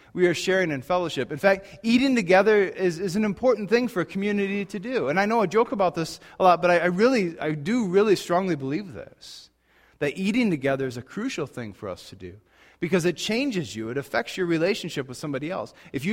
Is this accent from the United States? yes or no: yes; Portland, United States; I grew up in Portland, as many of you know.